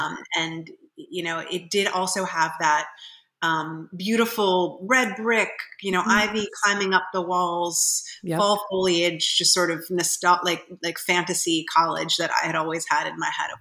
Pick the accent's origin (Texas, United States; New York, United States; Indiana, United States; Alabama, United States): New York, United States; New York City; Well, I grew up in New York City, went to an all-girls Catholic school my entire life, 15 years, which I loved, called Sacred Heart, and then went up to Cambridge and studied at Harvard for college.